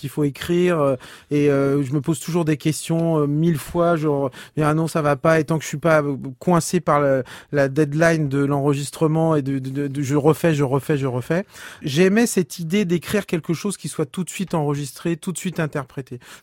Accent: Brittany, France; parce que déjà je suis breton et que je suis né avec la musique celtique.

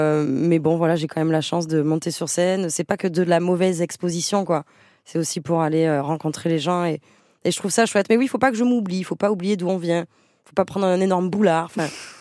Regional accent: Southern France, France; accent: southern French; now in Paris, France; je me dis j'ai un accent du sud de fou que j'ai toujours pas vraiment perdu.

